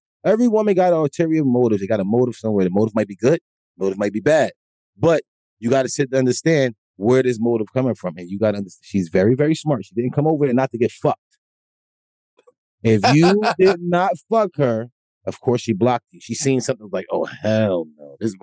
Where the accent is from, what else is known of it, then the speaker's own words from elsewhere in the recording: New Jersey, United States; I'm from Jersey. I'm just not going to lie to you.